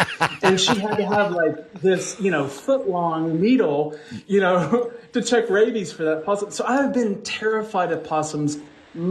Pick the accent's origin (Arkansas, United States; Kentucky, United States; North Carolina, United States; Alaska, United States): Kentucky, United States; Catlettsburg; moved away as an adult; now in Nashville, United States; Yeah, so I was born in Catlettsburg, Kentucky. Well, I was born at KDMC in Ashland, but my family is all in Catlettsburg. And so that's where I spent my childhood life.